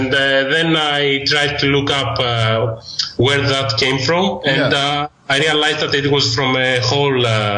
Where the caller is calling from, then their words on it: Patras, Western Greece, Greece; English is a second language; I'm calling from Patras. It's a Greek city.